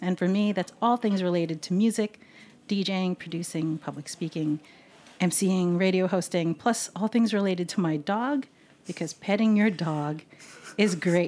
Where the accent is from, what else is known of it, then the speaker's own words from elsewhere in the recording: United States; October is Filipino American History Month, and I have survived being a Filipino American since 1976.